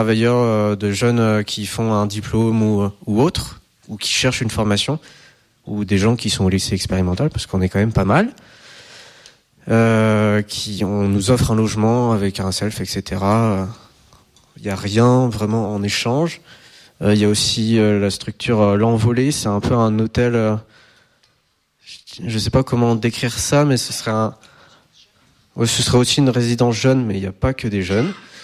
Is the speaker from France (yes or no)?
yes; Angers, Pays de la Loire, France; Moi, je ne viens pas de Saint-Nazaire, je viens d'Angers.